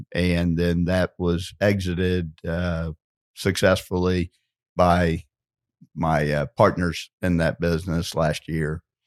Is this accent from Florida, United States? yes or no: yes; Orlando, Florida, United States; also born or lived in South Carolina; I mean, my background, I was born in South Carolina, raised here in Orlando, Florida.